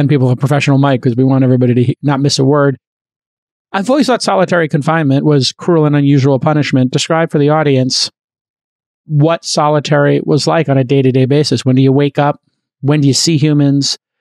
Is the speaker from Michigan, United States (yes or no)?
no; Brooklyn, New York, United States; No, I'm from Brooklyn. So it's New Jersey's like the sixth borough.